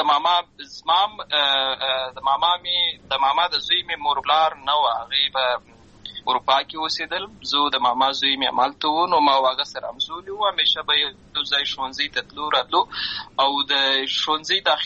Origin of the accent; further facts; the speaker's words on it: Lashkar Gah, Helmand, Afghanistan; زه په اصل کې د اوروزګان ولایت یم، اما زه په هلمند ولایت لشکرګاه کې پیدا شوی یم، اما د لوی شوی یم، امالته مې ښوونځی لسته ده